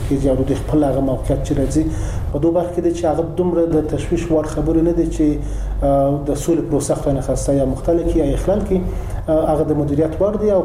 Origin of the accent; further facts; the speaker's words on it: Afghanistan; موږ افغانان یو ستر هدف لرو، هغه هدف سول ده او د وطن آبادی ده.